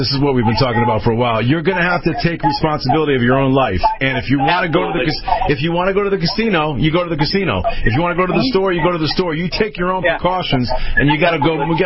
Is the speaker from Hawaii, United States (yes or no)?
no; Connecticut, United States; We had the same thing happen here in my home state of Connecticut.